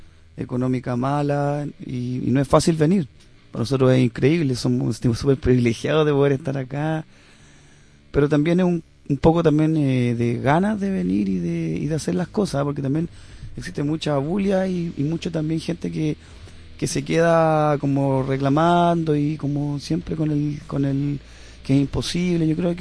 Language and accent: Spanish; Chile; nosotros venimos de Chile, que es el último país de Sudamérica allá abajo.